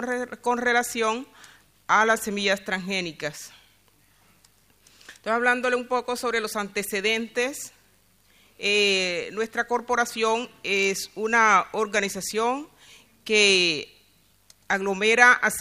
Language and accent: Spanish; Caribbean Region, Colombia; vengo de Colombia, región Caribe, que queda al norte del país.